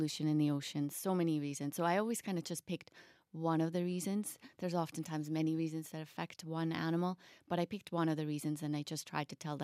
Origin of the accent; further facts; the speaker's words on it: Switzerland; growing up in Switzerland, we do not have polar bears there.